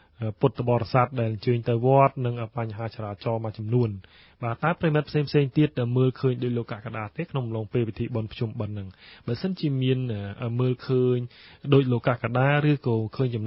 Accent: Trei Sla, Kandal, Cambodia; ខ្ញុំបានទៅវត្តខាងស្រុកកំណើតខ្ញុំនៅខាងឃុំត្រៃស្លាបាទស្រុកត្អាងខេត្តកណ្ដាល

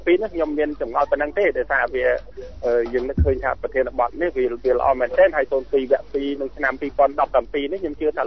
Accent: Kampong Speu, Cambodia; នៅស្រុកខ្ញុំខាងរបស់តែខាងកំពង់ស្ពឺនេះតាមស្ទឹងតាមអូរហ្នឹងវៀតណាមមានតាំងពីមុន

